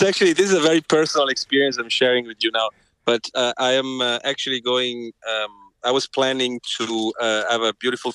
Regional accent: Milan, Lombardy, Italy; English is a second language; my home country, Italy, and I went back to not exactly where I come from, because I come from Milan, but I went back to the countryside, which is the northern Italian countryside, to be precise, in a place called Monferrato

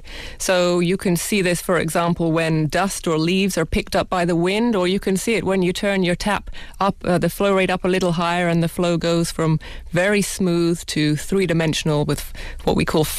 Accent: England, United Kingdom; I grew up in England.

